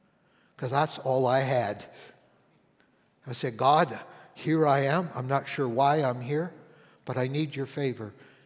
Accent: Canada; also born or lived in Southern California; I grew up in Canada. I've been pastoring for many years in Southern California

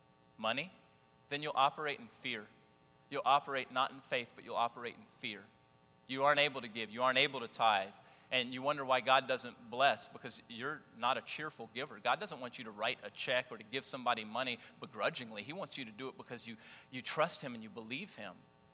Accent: Jennings, Missouri, United States; I grew up in Jennings, that's why I know this.

